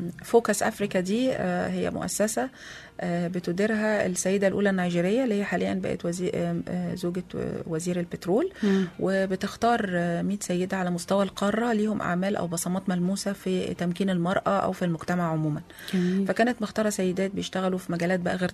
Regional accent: Egypt; وعندنا في مصر

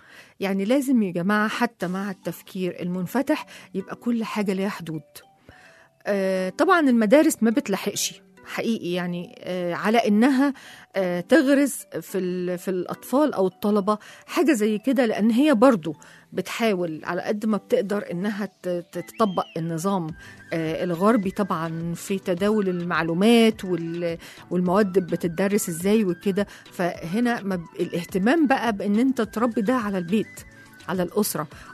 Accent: Egypt; إن إحنا كلنا مصريين وكلنا عايشين على أرض واحدة

